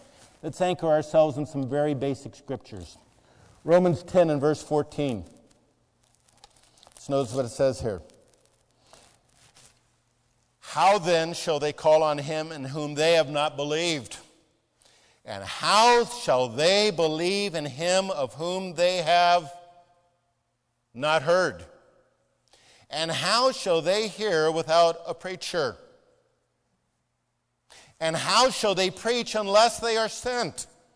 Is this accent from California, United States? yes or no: yes; Newport Beach, California, United States; Remember, I grew up in Newport Beach, so I understand all this.